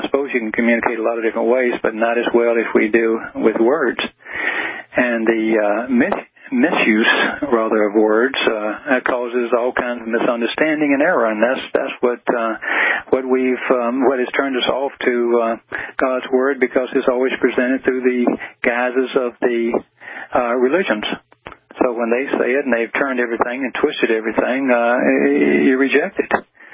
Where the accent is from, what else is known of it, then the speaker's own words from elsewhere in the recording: the South, United States; accent: Southern; first language English; It's, in fact, my first language is not even very good English. It's Southern.